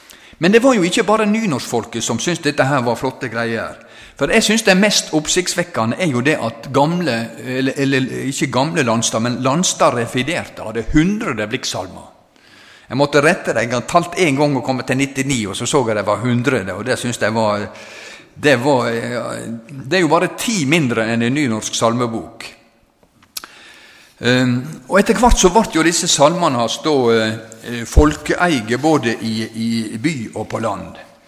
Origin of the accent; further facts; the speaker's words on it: Western Norway, Norway; Med skam må vi vel kanskje som vestlendinger si